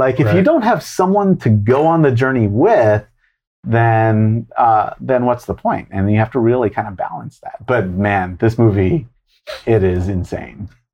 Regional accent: Baltimore, Maryland, United States; So, like, one really great example is I'm from Baltimore. Baltimore as a city is stigmatized.

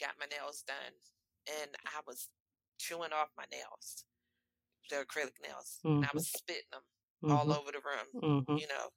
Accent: Delaware, United States; He took me from my home state of Delaware to New Jersey.

